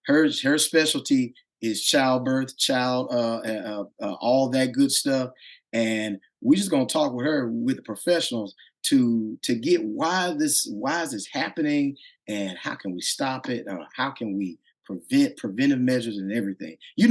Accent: Mississippi, United States; Well, I'm from Mississippi, as I told you, and I went to school in Southern Mississippi.

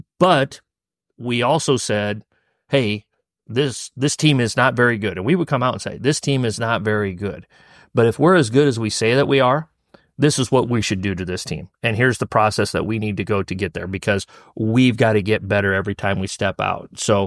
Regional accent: Sheldon, Iowa, United States; just like I did growing up in Sheldon, Iowa.

